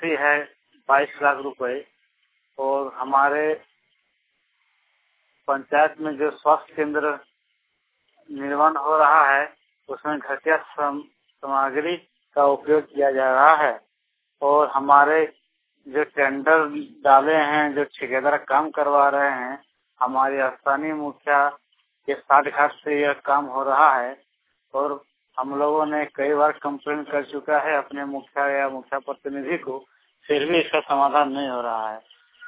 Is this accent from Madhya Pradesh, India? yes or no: no; Udaipur, Jharkhand, India; मैं प्रखंड गोविंदपुर उदयपुर गांव का रहने वाला हूँ।